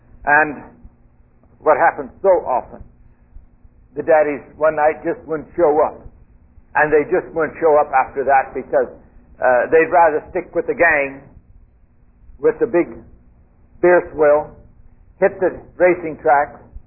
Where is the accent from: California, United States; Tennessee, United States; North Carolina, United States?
California, United States; also born or lived in Minnesota; I was born in Minnesota, grew up in California